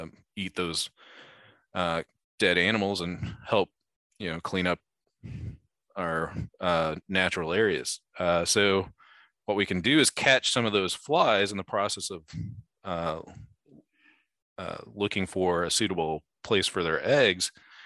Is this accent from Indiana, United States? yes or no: yes; Indiana, United States; the projects I grew up in Northern Indiana had a lot of friends that had severe lead poisoning